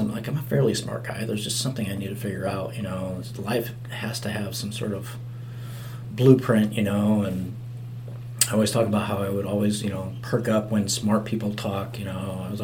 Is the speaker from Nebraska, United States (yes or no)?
yes; Nebraska, United States; I'm from Nebraska, where it's bitter cold.